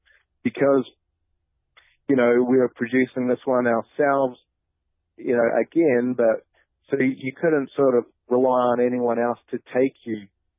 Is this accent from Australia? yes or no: no; New Zealand; now in United States; Three of us are from New Zealand, and Zach is from Los Angeles. As I say, we came from New Zealand and made our first record here in, God, I think 08, 2008